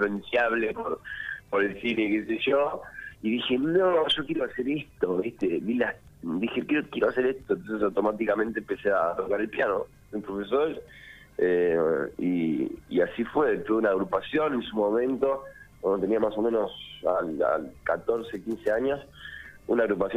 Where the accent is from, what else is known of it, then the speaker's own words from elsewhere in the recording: Mar del Plata, Buenos Aires Province, Argentina; born there; now in Buenos Aires, Argentina; Nací en Mar del Plata y me mudé a Buenos Aires. Yo estoy viviendo en Buenos Aires hace un año y medio, más o menos. Sí, un año y medio, exactamente. Hace un par de días, de un año y medio. Y estoy en Buenos Aires, en Balvanera